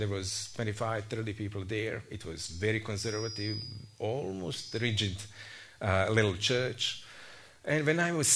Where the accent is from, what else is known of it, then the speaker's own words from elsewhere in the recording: Novi Sad, Vojvodina, Serbia; In Novi Sad, our city, we come from Novi Sad, it's the second largest. 500,000 people